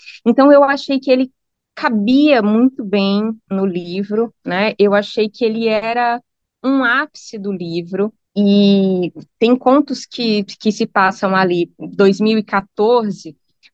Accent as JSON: {"language": "Portuguese", "country": "Brazil", "also_born_or_lived": "United Kingdom", "said": "lá a gente é brasileiro, né? A gente está estrangeiro"}